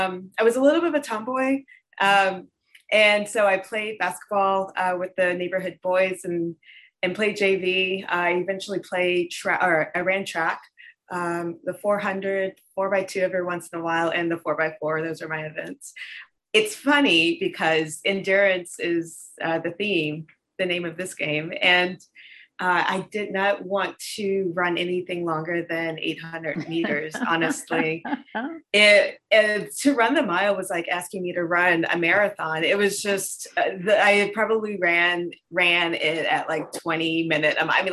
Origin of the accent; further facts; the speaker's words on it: North Carolina, United States; I grew up born and raised in North Carolina. I grew up in a small town that, we had a house on 13 acres of land.